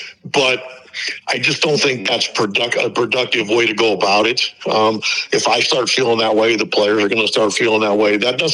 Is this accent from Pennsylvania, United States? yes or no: yes; Pennsylvania, United States; I mean, I grew up outside of Pittsburgh, kind of halfway between Pittsburgh and Youngstown. I worked in Cleveland.